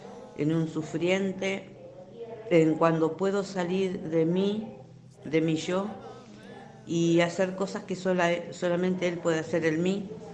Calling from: Venado Tuerto, Santa Fe, Argentina; de Venado Tuerto.

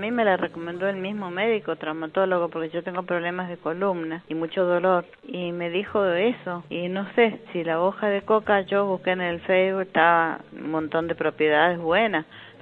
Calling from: Mendoza, Argentina; yo hablo de Mendoza.

